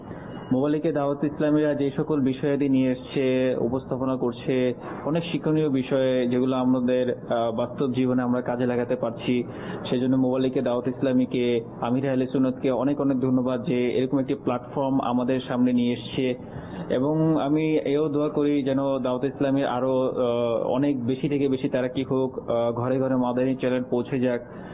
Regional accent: Magura, Khulna Division, Bangladesh; আমার বাড়ি মাগুরাতে।

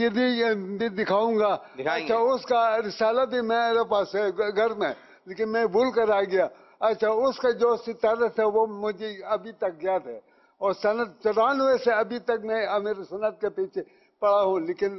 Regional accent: Gilgit-Baltistan, Pakistan; تو میں گلگت بلتستان سے آیا ہوں

